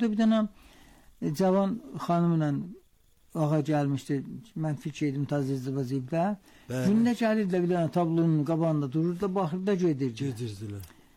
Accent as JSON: {"language": "Azerbaijani", "country": "Iran", "said": "mən iftihar ki, İranlıyam"}